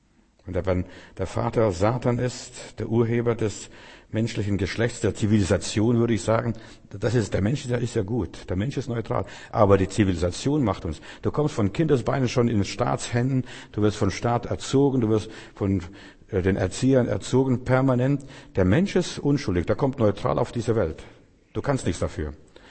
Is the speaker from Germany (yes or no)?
no; Russia; moved away; als wir noch in Russland waren, ich komme aus der Sowjetunion, als wir noch in Russland waren